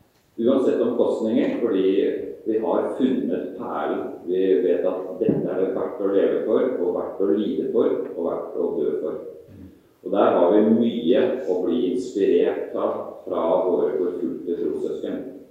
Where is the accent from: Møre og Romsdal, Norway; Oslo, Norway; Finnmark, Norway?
Oslo, Norway; accent: Eastern Norwegian; now in Kristiansand, Norway; Som dere hører på min dialekt, så jeg egentlig østlandsgutt, altså, fra Oslo. Men bor på tiden, har gjort det i 20 år i Kristiansand.